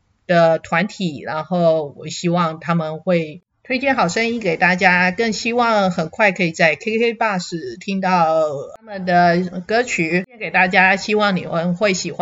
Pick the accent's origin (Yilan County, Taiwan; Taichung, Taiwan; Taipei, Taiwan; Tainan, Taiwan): Tainan, Taiwan; now in United States; 就像我虽然是台南出生长大，然后现在飘到美国